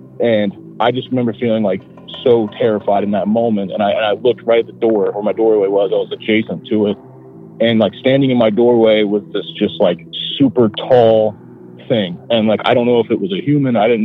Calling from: Ohio, United States; Yeah, this is … from Ohio. I live pretty close to Dayton, Ohio.

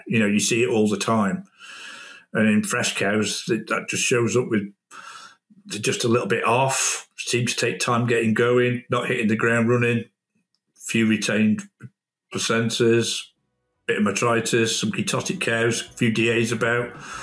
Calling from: England, United Kingdom; No, definitely not an Arkansas accent. No, I'm joining you from the UK, pretty centrally based. Not, 50 minutes southwest of Manchester, 50 minutes south of Liverpool.

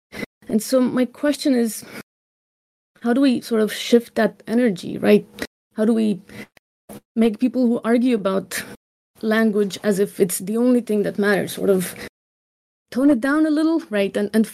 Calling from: San Diego, California, United States; Hello. So … I'm calling from San Diego.

